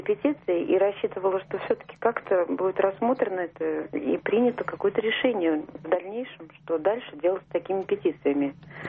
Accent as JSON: {"language": "Russian", "town": "Saratov", "region": "Saratov Oblast", "country": "Russia", "said": "Здравствуйте, я из Саратова."}